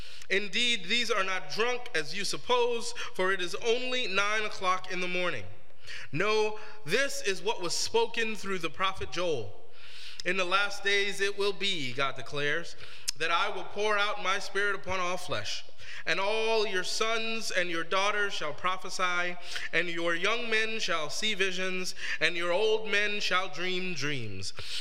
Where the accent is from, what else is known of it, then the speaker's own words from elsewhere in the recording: Guyana; But Guyana, where I'm actually from, is in South America